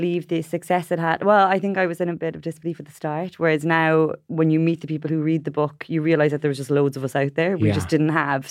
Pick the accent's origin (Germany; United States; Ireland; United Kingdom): Ireland; because I'm Irish